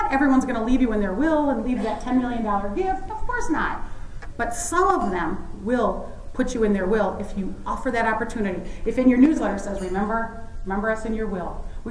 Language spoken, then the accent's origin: English; Chicago, Illinois, United States; Well, I grew up in Chicago. We don't shoot animals there